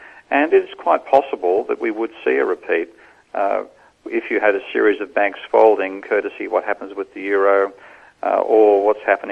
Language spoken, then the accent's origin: English; Australia; none at all in my home country, because we still think we're doing, we're doing brilliantly down under.